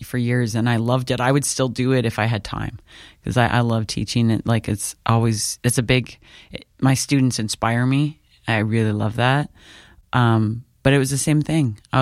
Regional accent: Ontario, Canada; I grew up in South End, Prince Edward County, eighth mm-hmm. generation from, farm fields.

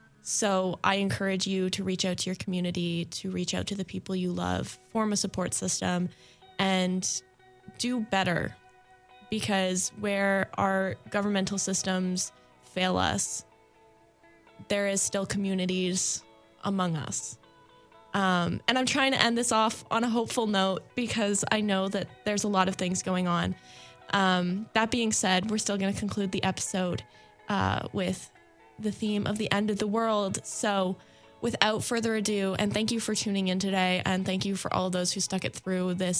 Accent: Canada; Even though we are Canadian, that doesn't mean that it doesn't affect us.

